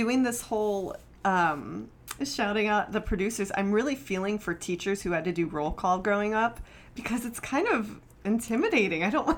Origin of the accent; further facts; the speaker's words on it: California, United States; like, hey, we're from California.